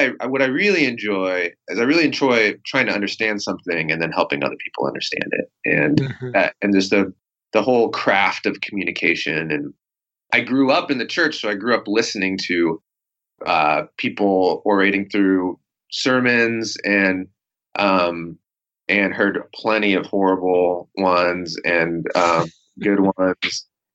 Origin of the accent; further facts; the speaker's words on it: Federal Way, Washington, United States; also born or lived in Portland, United States; Well, I grew up in the Northwest here. Not in Portland. I was born in Portland, but grew up in Federal Way, Washington, which is a city, sounds like a highway.